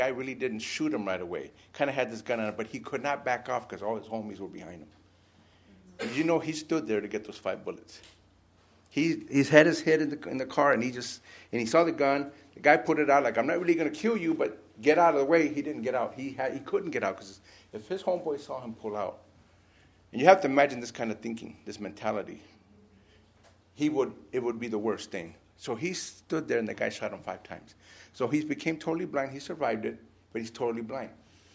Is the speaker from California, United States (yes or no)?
yes; Los Angeles, California, United States; And I'm from the East LA area. It's a completely different area than Northeast Valley.